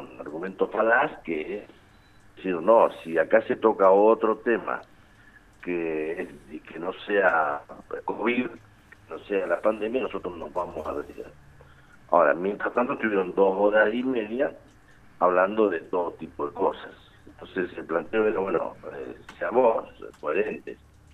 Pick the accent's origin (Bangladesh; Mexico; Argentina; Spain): Argentina; como ciudadanos o como argentinos vamos a tener menos posibilidades de viajar